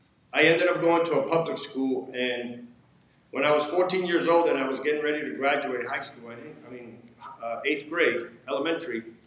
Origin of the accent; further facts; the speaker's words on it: Hoboken, New Jersey, United States; also born or lived in Puerto Rico; I was born in the Caribbean. I was born in a little island in Puerto Rico. And my parents moved to New Jersey when I was, I think I was 1 or 2 years old. And we settled in a place called Hoboken, New Jersey. That's in North Jersey in Hudson County. And we lived there for a couple of years.